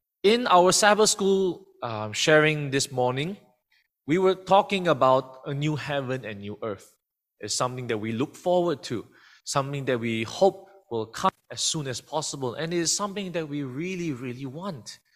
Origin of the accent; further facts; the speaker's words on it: Malaysia; English is a second language; Fourth year theology student at TAC, and so this is my final year, and I'm Malaysian Chinese. I haven't been back home for 3.5 years ever since COVID started.